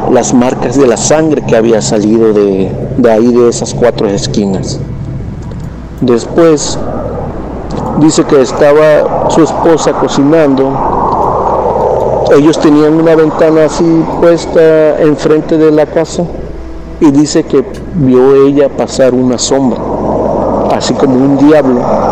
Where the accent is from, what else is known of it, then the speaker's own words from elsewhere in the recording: Coatzacoalcos, Veracruz, Mexico; now in Reynosa, Mexico; Yo soy originario de Coatzacoalcos, Veracruz, pero radico aquí en Reynosa, Tamaulipas.